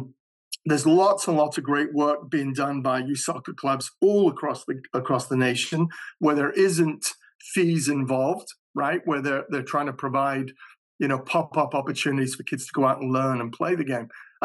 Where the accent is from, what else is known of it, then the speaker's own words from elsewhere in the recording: Ghana; I'm not African-American, I'm from Ghana.